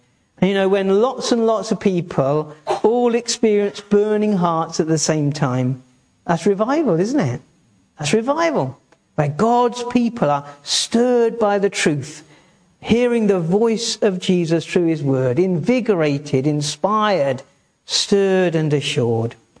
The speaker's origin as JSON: {"language": "English", "region": "East of England", "country": "United Kingdom", "lives_now": "Wales", "said": "I come from Essex and we don't show it the way that you people do. We don't wear our heart on a sleeve the way that you lovely Welsh people do."}